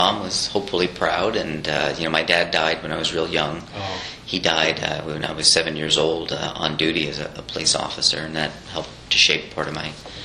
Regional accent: New Jersey, United States; even though I grew up in New Jersey, I had no exposure to it.

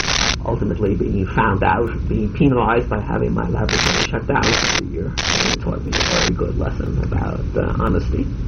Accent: Bud Lake, New Jersey, United States; also born or lived in New York; As I say, when I was about 7, we moved from New York to Bud Lake, this small town in New Jersey, about 50 miles northwest of New York.

